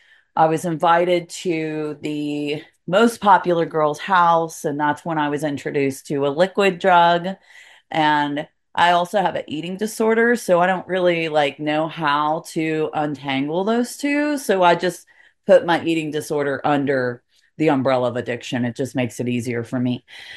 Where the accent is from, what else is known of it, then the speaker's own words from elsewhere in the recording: Asheville, North Carolina, United States; also born or lived in Anchorage, Alaska; I was born in Anchorage, Alaska, but my family is from Asheville, North Carolina. My dad was in the military. We traveled around for a little bit and then we went back to Asheville, North Carolina. I grew up there.